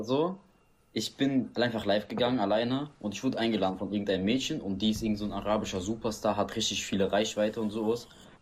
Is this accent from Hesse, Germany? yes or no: yes; Frankfurt, Hesse, Germany; Ich komme aus Frankfurt. Aus Frankfurt.